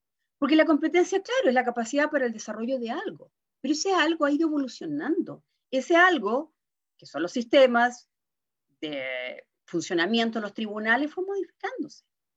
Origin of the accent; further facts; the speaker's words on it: Temuco, Araucanía, Chile; Yo soy de Temuco, un pueblo al sur de mi país, a 650 kilómetros de acá de la capital.